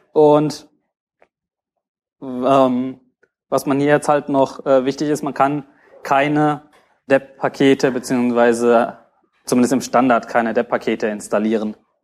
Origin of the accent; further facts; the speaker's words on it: Castrop-Rauxel, North Rhine-Westphalia, Germany; Ich komme aus der Stadt Castrop-Rauxel bei Dortmund, falls es irgendwer kennt.